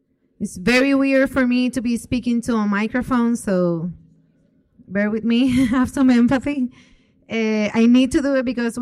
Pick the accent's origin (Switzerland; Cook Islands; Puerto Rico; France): Puerto Rico; San Juan; I come from San Juan, Puerto Rico, so this weather is not my ideal situation.